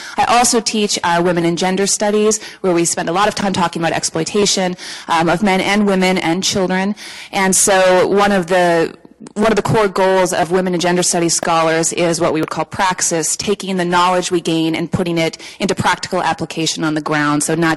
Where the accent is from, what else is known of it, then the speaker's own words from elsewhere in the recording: Grand Forks, North Dakota, United States; But as I progressed throughout my career, I ended up back here in North Dakota. I'm originally from Grand Forks.